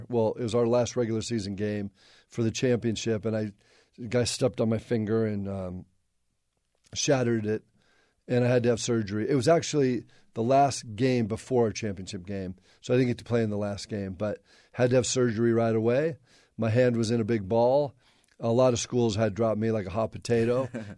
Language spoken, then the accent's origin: English; La Crescenta, California, United States; Camelot. It was awesome. I lived at in a place called La Crescenta. It's kind of a little suburb of L.